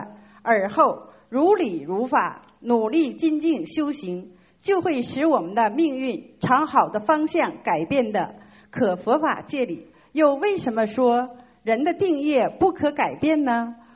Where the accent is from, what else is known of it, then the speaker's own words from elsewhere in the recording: Hungary; 我匈牙利。